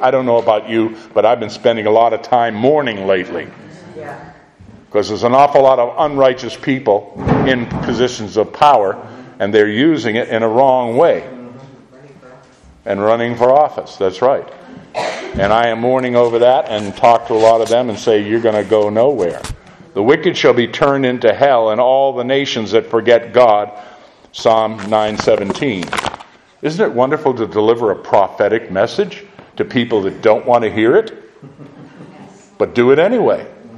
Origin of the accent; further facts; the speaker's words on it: Lexington, Massachusetts, United States; born there; I was born in Lexington. I stand on Lexington Green a lot because that is the birthplace of American liberty